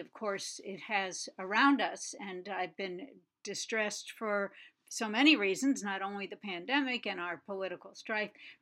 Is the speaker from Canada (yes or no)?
no; United States; I'm very American